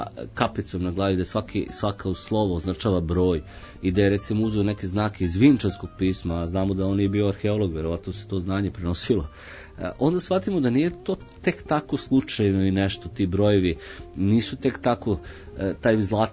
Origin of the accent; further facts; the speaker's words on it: Serbia; kod nas u Srbiji to je ustaljeno pravilo, hleb i meso.